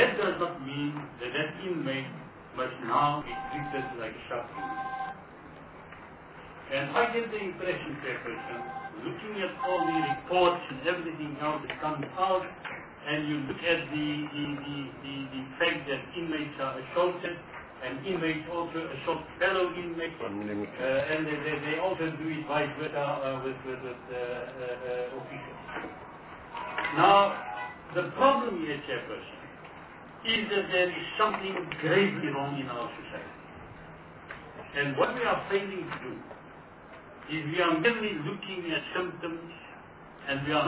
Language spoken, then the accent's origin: English; South Africa; born there; I'm born in South Africa. I'm a South African full stop.